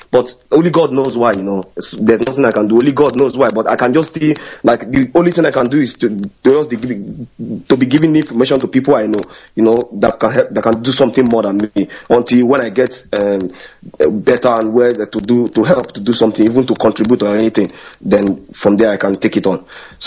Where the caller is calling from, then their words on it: Sweden; Good morning. I'm calling from Sweden.